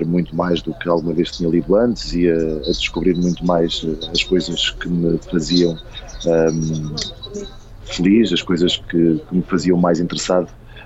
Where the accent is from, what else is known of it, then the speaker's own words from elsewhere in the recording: Ribatejo, Portugal; não queria estudar em Lisboa, porque não sou de Lisboa, sou de uma pequena aldeia do Ribatejo